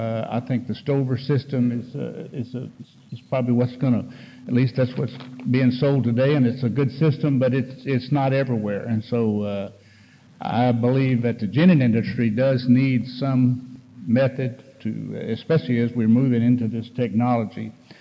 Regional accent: Edroy, Texas, United States; Like I said, I'm from Edroy, right outside of Corpus Christi

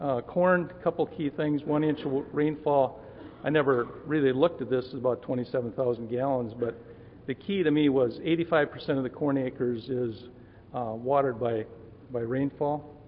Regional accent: Minnesota, United States; I'm from Minnesota, so our climate's a little bit different.

